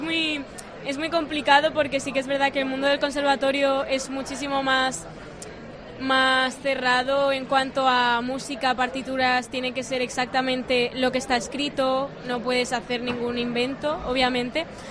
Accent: Valencian Community, Spain; como valenciana es increíble que pongan mi último single

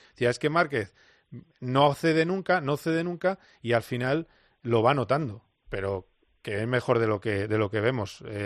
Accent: Spain; todos nosotros, que somos españoles

